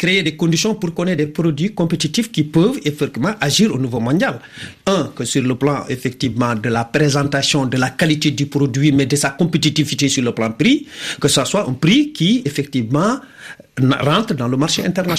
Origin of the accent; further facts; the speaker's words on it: Saint-Louis, Senegal; moi je suis originaire de la région de Saint-Louis